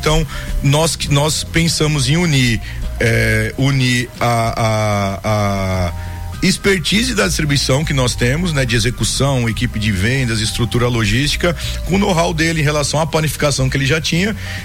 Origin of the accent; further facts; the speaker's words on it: São Paulo, Brazil; now in Vitória da Conquista, Brazil; nós somos paulistas, mas estamos baianos, né? Já se sentimos baianos, filhos baianos, então nós somos mais conquistenses do que paulistas. Então, desde que eu vim para cá, 14 anos atrás, né?